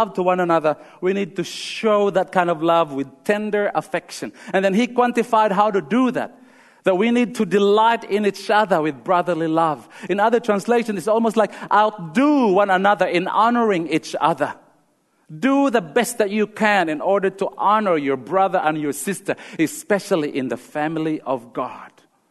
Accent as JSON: {"language": "English", "country": "Philippines", "tie": "born or raised there", "moved": "yes", "lives_now": "Australia", "said": "I grew up in the Philippines."}